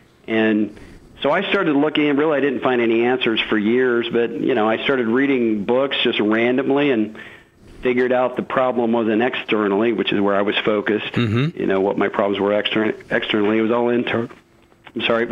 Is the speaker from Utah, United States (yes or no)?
no; Kansas, United States; I'm in Chicago now. I'm 53 years old, and I grew up in Kansas on a farm, and a farming area, really, is more accurately.